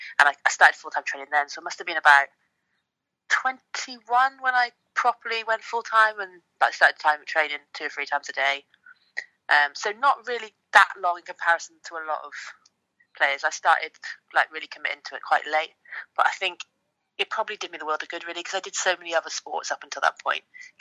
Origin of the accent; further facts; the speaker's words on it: Wales, United Kingdom; I suppose I was Welsh. I've always been Welsh and I've always been British. But I think growing up in Wales, there's such a pride around being Welsh.